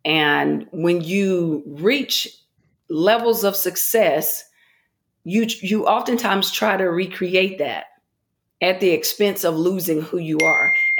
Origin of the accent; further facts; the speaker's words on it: Shelby, North Carolina, United States; I had the honor of being able to speak back in my hometown in Shelby, North Carolina at Cleveland Community College.